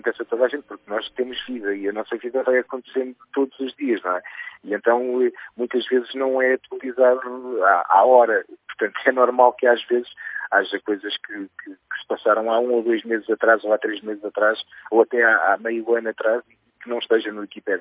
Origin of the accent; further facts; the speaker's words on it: Arcos de Valdevez, Viana do Castelo, Portugal; also born or lived in Amarante; now in Lisbon, Portugal; vim para Lisboa, porque nasci em Amarante, como disseste muito bem, mas depois só a partir dos 8 anos é que eu fui para Arcos de Valdevez